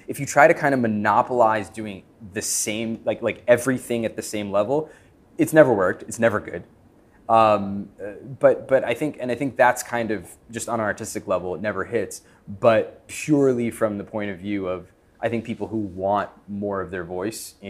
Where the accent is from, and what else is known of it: Rutherford, New Jersey, United States; born or raised there